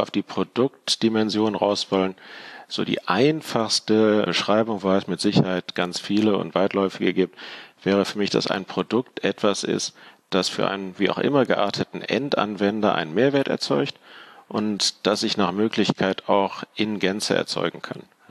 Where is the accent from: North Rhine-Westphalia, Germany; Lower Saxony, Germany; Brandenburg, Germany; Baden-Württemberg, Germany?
North Rhine-Westphalia, Germany; Bonn; Ich komme ganz bei dir aus der Nähe, aus Bonn.